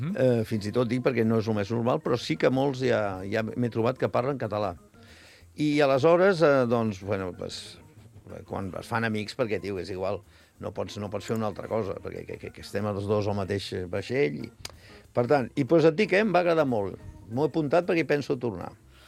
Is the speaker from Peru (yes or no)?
no; Pakistan; nosaltres dos som del Pakistan.